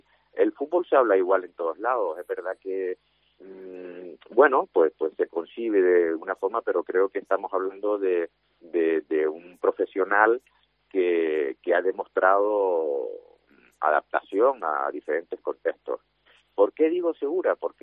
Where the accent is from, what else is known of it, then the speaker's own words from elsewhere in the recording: Canary Islands, Spain; cuando dije antes que como canario